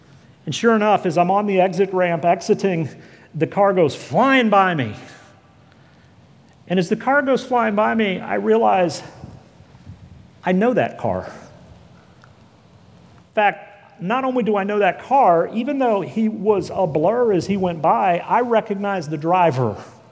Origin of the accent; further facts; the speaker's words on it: Dallas, Texas, United States; I grew up in Dallas. There's a loop around Dallas called 635.